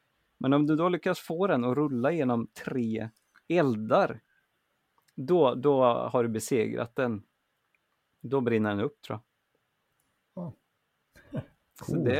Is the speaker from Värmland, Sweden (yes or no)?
yes; Värmland, Sweden; för i Värmland där jag växte upp har jag aldrig hört om någon mystisk spökgris